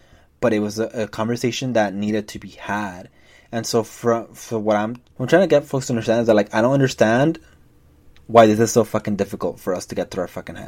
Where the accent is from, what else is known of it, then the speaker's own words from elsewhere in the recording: Los Angeles, California, United States; I grew up in Southeast